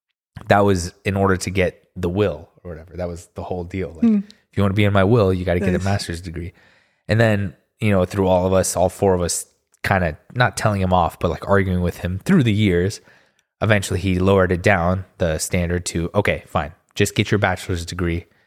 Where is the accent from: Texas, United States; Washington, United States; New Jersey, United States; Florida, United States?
Texas, United States; born there; I was born in Texas only because my dad was doing medical training down there with my mom.